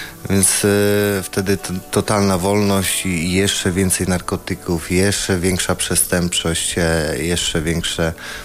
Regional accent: Ząbki, Masovian Voivodeship, Poland; jestem spod Warszawy, z podwarszawskich Ząbek.

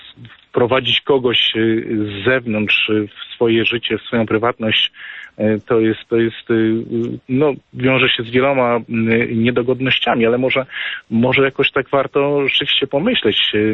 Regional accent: Warsaw, Masovian Voivodeship, Poland; Ja akurat jestem z Warszawy

